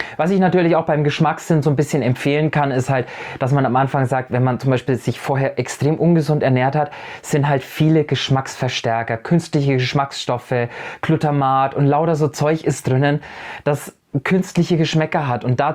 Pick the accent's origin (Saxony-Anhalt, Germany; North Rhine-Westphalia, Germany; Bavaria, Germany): Bavaria, Germany; ich komme ja aus Franken